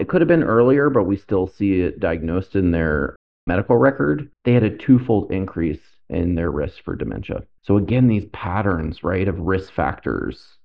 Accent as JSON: {"language": "English", "region": "Florida", "country": "United States", "tie": "born or raised there", "said": "We were just talking before we started the podcast about me also being from Florida. And so I grew up in South Florida."}